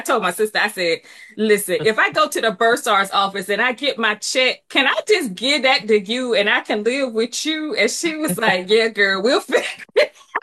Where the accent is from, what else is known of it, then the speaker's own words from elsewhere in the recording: Alabama, United States; When I came here to go to school, I came from Alabama. I'm green as everything.